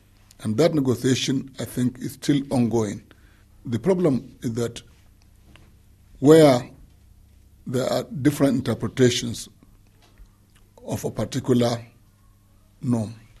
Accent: Nigeria; Let me just clarify this. I'm not talking as a Nigerian. In this regard, I'm talking as President of the General Assembly. But because I know a bit about Nigeria, I can also just make a comment

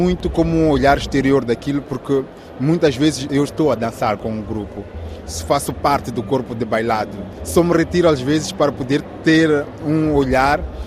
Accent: Maputo, Maputo City, Mozambique; cidade de Maputo, da periferia da cidade de Maputo, na verdade.

